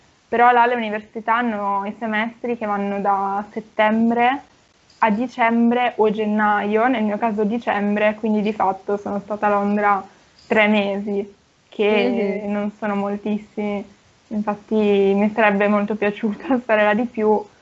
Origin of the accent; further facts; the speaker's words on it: Reggio Emilia, Emilia-Romagna, Italy; io sono di Reggio Emilia, quindi vabbè, che fosse Emilia si sapeva, è piccola città vicino a Bologna